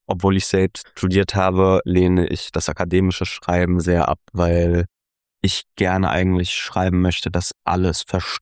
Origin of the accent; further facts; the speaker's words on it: Frankfurt, Hesse, Germany; meine Jugend, meine Kindheit in Frankfurt